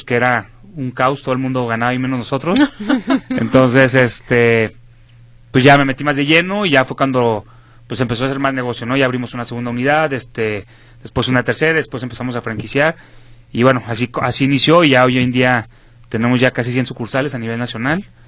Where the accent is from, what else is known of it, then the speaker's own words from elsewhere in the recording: Guadalajara, Jalisco, Mexico; sí, soy original aquí de Guadalajara, Jalisco.